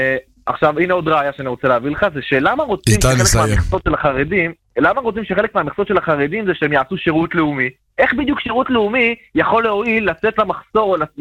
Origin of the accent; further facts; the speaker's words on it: Jerusalem, Jerusalem District, Israel; אני מירושלים, אבל עדיין לא סיימתי.